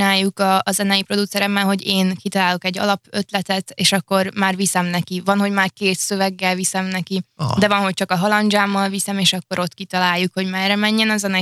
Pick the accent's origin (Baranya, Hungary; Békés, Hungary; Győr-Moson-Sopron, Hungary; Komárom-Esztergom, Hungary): Komárom-Esztergom, Hungary; Tatabánya; Igen, arra is kíváncsi vagyok, hogy így a szülővárosomba van-e, akit érdekel ez a projekt.